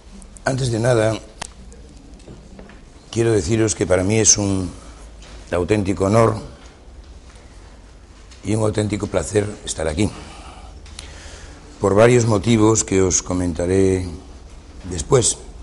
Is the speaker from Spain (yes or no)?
yes; Mondoñedo, Galicia, Spain; born there; Nací en Mondoñedo, otra M.